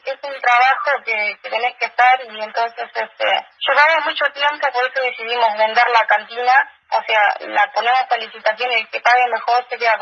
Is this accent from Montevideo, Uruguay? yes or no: no; Achar, Tacuarembó, Uruguay; somos mujeres ahí de Achar